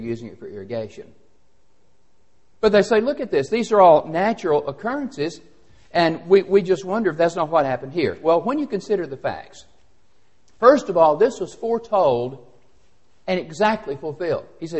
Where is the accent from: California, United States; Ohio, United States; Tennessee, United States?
Tennessee, United States; I grew up living on the Stones River. It ran right behind our house.